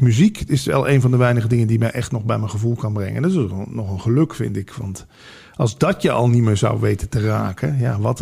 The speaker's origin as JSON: {"language": "Dutch", "region": "Limburg", "country": "Netherlands", "said": "En dat is misschien ook iets typisch Limburgs... waar ik vandaan kom"}